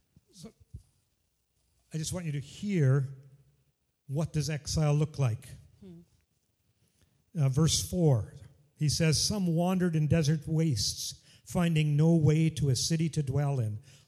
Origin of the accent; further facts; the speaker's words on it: Coaldale, Alberta, Canada; I'm from there. I'm from Coaldale.